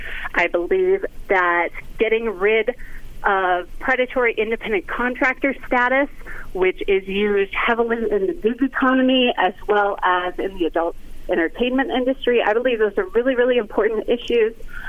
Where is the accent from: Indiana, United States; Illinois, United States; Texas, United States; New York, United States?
Illinois, United States; Leroy; I grew up in Leroy, Illinois. I come from farmers. I am a rural, working-class person.